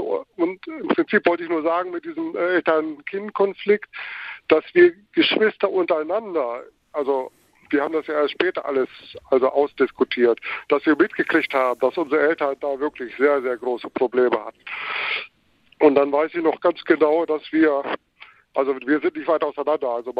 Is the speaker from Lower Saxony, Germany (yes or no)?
yes; Lower Saxony, Germany; now in Bielefeld, Germany; da war ich natürlich schon außerhalb, jetzt in Bielefeld. Ich komme aus Niedersachsen